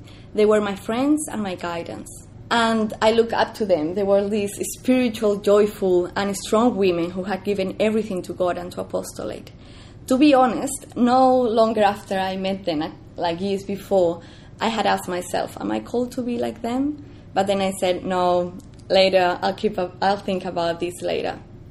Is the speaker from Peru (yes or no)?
yes; Peru; I wasn't really a practicing Catholic, even though I was raised up in Peru, in South America, that it's grounded in very Catholic values.